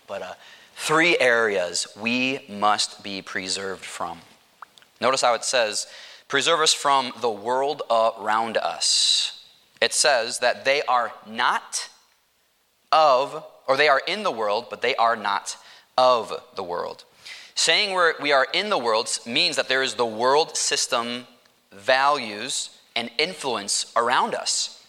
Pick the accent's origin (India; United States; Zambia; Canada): United States; Chicago, Illinois; I'm from Chicago, and the Chicago Bulls have a stadium